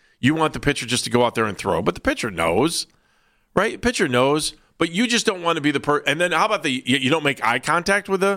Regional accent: Cleveland Heights, Ohio, United States; At least that's the way it was growing up in Cleveland Heights.

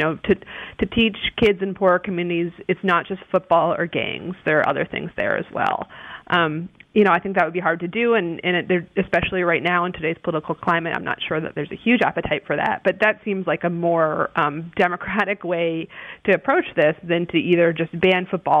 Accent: Boston, Massachusetts, United States; I'm from Boston.

